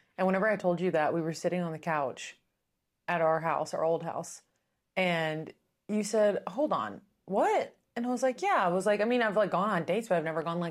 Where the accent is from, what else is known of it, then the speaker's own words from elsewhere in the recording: Kentucky, United States; And I grew up in Kentucky, which is an hour from there, so no one could even pick me up.